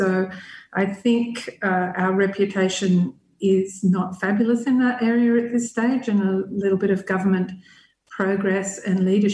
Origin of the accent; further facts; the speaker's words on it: Australia; as soon as I said I came from Australia